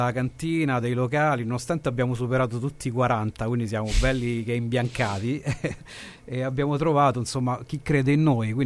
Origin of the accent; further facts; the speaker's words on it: Civitavecchia, Lazio, Italy; Io sono di Civitavecchia.